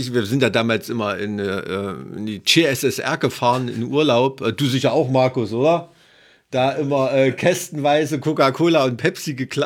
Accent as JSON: {"language": "German", "region": "Thuringia", "country": "Germany", "said": "Ja, ich komme aus dem Ilmtal."}